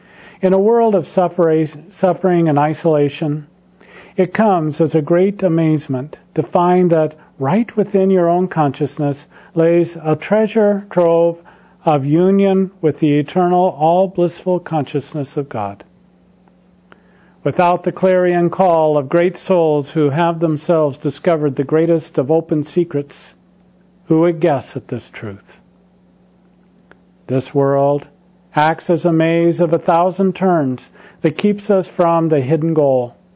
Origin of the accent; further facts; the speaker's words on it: India; born there; I am proud that I was born in India.